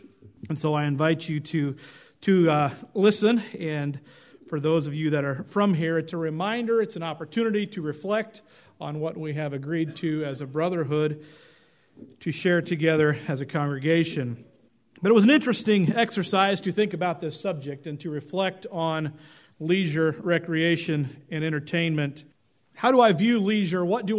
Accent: Oregon, United States; often did a yearly elk hunting trip growing up in Oregon.

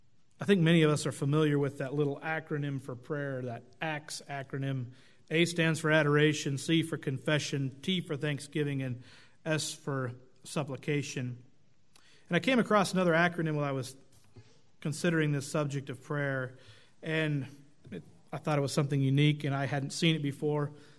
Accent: Oregon, United States; Growing up in Oregon, Bob had meetings a couple different times with our family, stayed at our house

